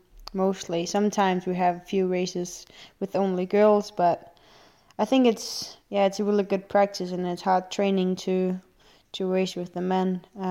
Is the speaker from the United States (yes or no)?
no; Denmark; I was the leader from Denmark.